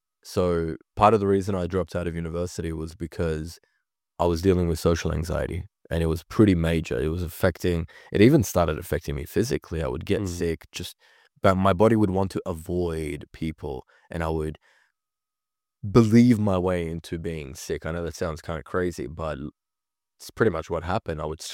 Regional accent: Sydney, New South Wales, Australia; I'm a Kurdish immigrant. I grew up in Sydney, Australia.

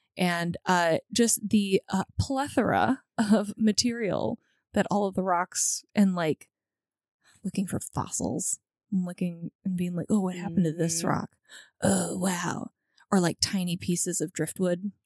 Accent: California, United States; I was raised in California, grew up in California for a hot minute

